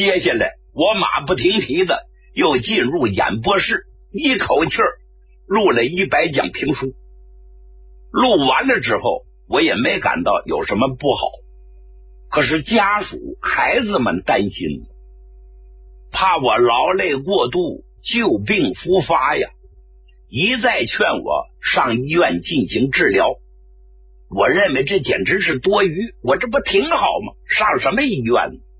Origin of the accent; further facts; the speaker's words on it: Anshan, Liaoning, China; now in Beijing, China; 我不愿意住在北京， 老想回到我的家乡鞍山，脚蹬着两只船